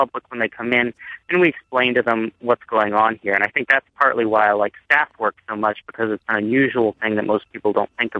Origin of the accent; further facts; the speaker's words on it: Maryland, United States; I grew up in this area. I grew up in Maryland. and it's always been right out the back door.